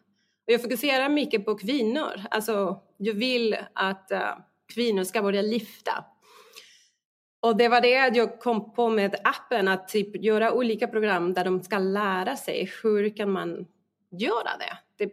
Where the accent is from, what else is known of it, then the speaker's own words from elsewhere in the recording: Mexico; moved away; also born or lived in Spain; Ja, jag är från Mexiko. Men jag flyttade till Spanien 2004-2005. Jag kommer inte ihåg nu precis. Men jag bodde där i många år.